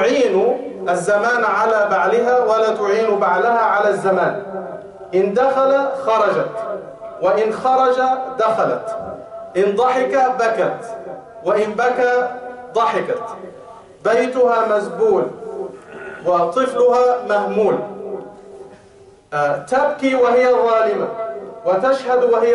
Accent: Egypt; from what I have seen here and back home, you know, I traveled and I grew up in Egypt

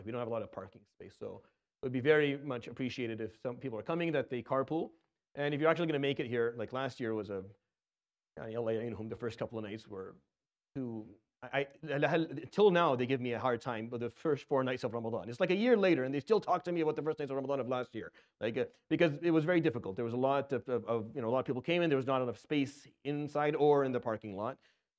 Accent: Syria; I grew up in Syria.

